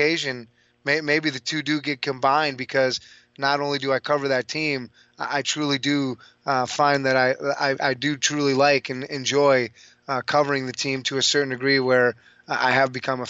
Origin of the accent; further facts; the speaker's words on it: Milwaukee, Wisconsin, United States; because I grew up in Milwaukee, Wisconsin, the great state of, and watching those Milwaukee Bucks.